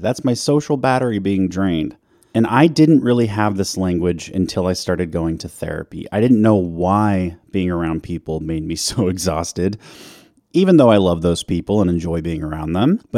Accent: United States; now in Pacific Northwest, United States; Do you think you and I are sort of like doubly Western centric because we're American and we live in the Pacific Northwest?

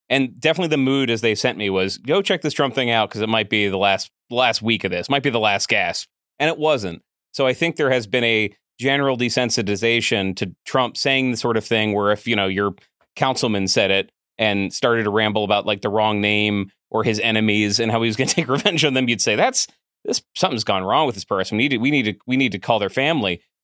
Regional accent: Delaware, United States; I'm from Delaware originally, so he was my senator when I was born.

